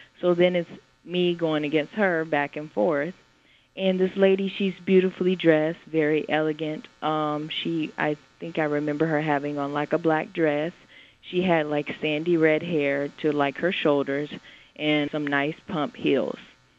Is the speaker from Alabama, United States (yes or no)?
no; Panama City, Florida, United States; because I'm from Panama City, Florida, and this is where this actually took place.